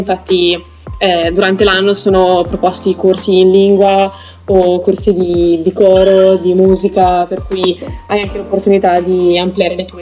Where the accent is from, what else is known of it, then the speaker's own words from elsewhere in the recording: Leffe, Lombardy, Italy; now in Pavia, Italy; ho 20 anni e sono al secondo anno di filosofia triennale. Vengo da Leffe, un paesino sperduto nella Valseriana, in provincia di Bergamo, e appunto vivo a Pavia